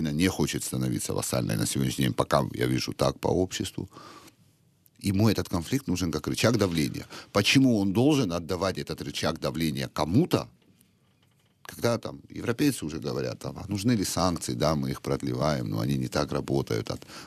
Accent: Sukhumi, Abkhazia, Georgia; moved away; я сам уроженец города Сухуми, да, так как я стал беженцем в 93-м году, вынужденным переселенцем.

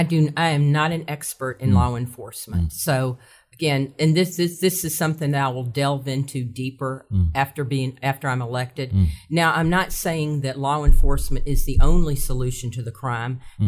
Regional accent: Alabama, United States; accent: Southern; which is interesting because I grew up in Alabama. And yeah. I remember when I first moved here, I thought the people talked a little too southernly. And now, of course, right. I don't notice it, which is amusing because I know I have a southern accent.

